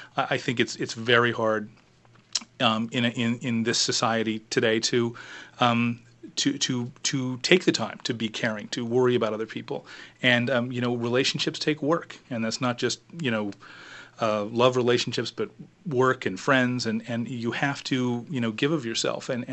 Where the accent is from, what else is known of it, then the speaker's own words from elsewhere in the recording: United States; Yeah, I'm an American, so I'm an equal opportunity hater.